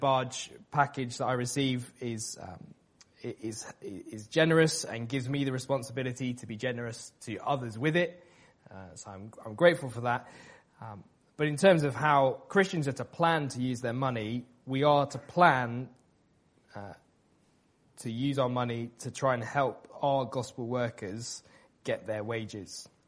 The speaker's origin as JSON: {"language": "English", "country": "United Kingdom", "said": "they can see that I'm British and they can see that money just makes me awkward talking about it."}